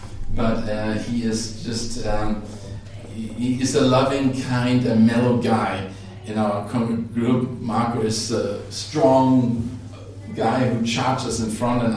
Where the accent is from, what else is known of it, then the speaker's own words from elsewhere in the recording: Finland; English is a second language; now in Berlin, Germany; We are American Germans, so, and I'm Finnish. I'm actually coming since 50 years to Finland, so that's kind of our summer retreat